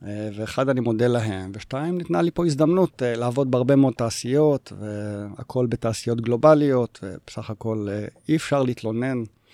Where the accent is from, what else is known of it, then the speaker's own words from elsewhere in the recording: Montreal, Quebec, Canada; now in Shimshit, Israel; אני מכיר את מונטריאול, גדלתי שם בתור ילד, אז נורא נורא קר